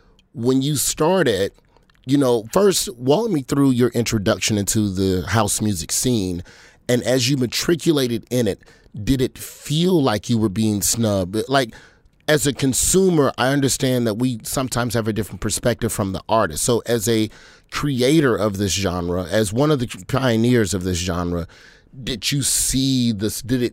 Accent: the South, United States; And so, you know, being a Southerner, this was not something that had permeated its way, at least not as a 16, 17 year old, you know, in 96.

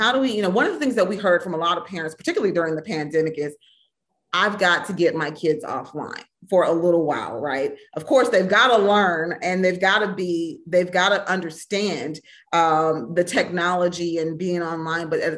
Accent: Minnesota, United States; Growing up in Minnesota in the 70s, you know, being one of only a few Black girls in, you know, advanced placement classes or those kind of things.

